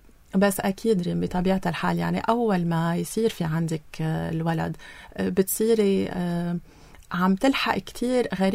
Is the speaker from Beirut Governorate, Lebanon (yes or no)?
yes; Beirut, Beirut Governorate, Lebanon; أوكي، أول شيء أنا ربيت ببيروت، ربيت مع خيي.